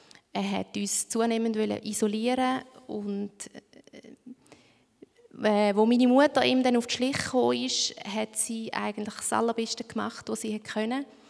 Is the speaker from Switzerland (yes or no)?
yes; Herisau, Appenzell Ausserrhoden, Switzerland; now in Dürnten, Switzerland; Und ich von Herisau, dort aufgewachsen.